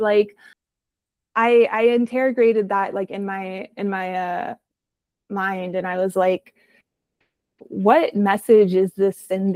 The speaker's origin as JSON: {"language": "English", "town": "Midland", "country": "United States", "tie": "born or raised there", "said": "growing up in Midland, it's like, if you're wearing boots with like jewels on them, everyone's going to judge you"}